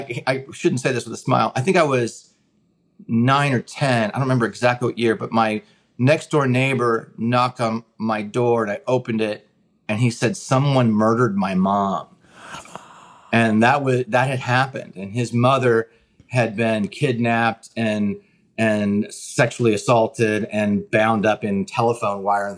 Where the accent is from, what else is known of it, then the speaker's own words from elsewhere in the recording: Denver, Colorado, United States; I am. Yeah, I'm from North Denver. I really did the best I could in the first movie to recreate the feeling of the neighborhood I grew up in.